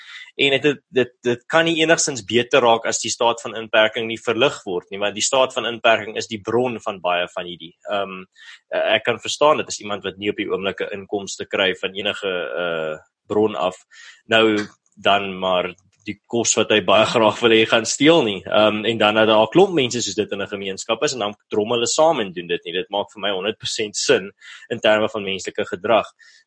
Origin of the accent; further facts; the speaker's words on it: Malmesbury, Western Cape, South Africa; in my tuisdorp van Mamesbury